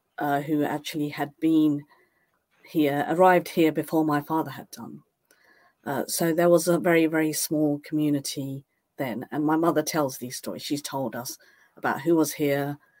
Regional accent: Cambridge, East of England, United Kingdom; we grew up on Mill Road. So this is where Cambridge Central Mosque is, at the top of Mill Road. My father had his first house just off Mill Road, and I was born off Mill Road.

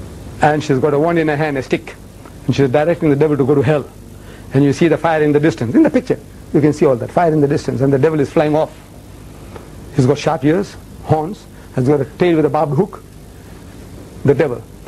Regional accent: India; born there

